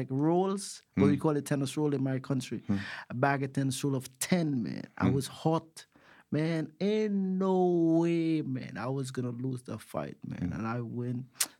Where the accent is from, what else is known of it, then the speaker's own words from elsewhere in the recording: Guyana; now in United States; So growing up in Guyana, you know, I always knew that in order to become world champion, you had to go to America.